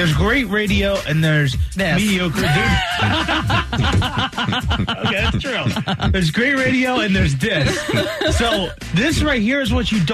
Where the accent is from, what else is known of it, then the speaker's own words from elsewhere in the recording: Blue Ridge Mountains, United States; Man, I am from the Blue Ridge Mountains.